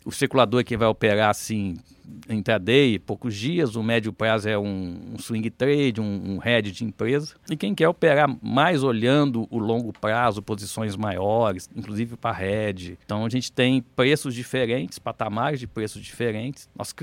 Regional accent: Minas Gerais, Brazil; accent: mineiro; moved away as an adult; now in São Paulo, Brazil; eu estou aqui há 17 anos em São Paulo, pelo meu sotaque eu sou mineiro, né? Então eu fiquei primeiro 14 anos trabalhando em empresas em Minas

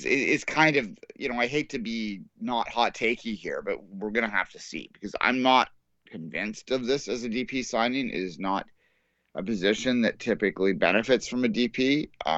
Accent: Canada; The concerns I expressed around Piet are legit as a Canadian, but we'll see.

